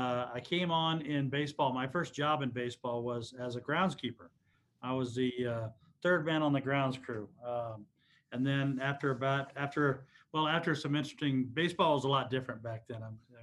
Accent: Chattanooga, Tennessee, United States; also born or lived in Kentucky; I'm from Chattanooga, Tennessee. I'm a Tennessee boy as nature. That's where I began my baseball career. I was born in Kentucky, but moved to Tennessee shortly after. So I'm a Tennessee guy.

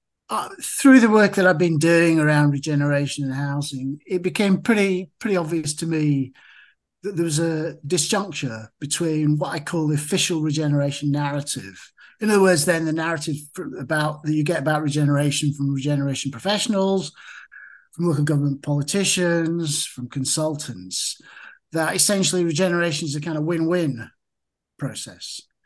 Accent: Halifax, Yorkshire and the Humber, United Kingdom; No, I'm not actually. No, I'm a Northerner. Actually, I'm an expatriate Northerner.

